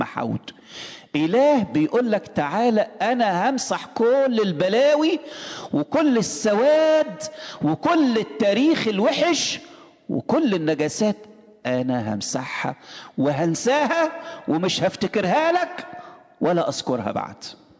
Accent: Egypt; وعندنا في مصر بيقولك احنا مستعدين نموت

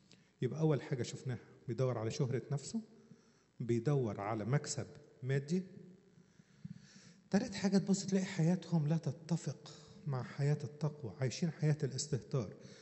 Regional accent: Asyut, Asyut Governorate, Egypt; يعني أنا شاهد عيان لكذا حاجة تحصل عندنا في أسيوط

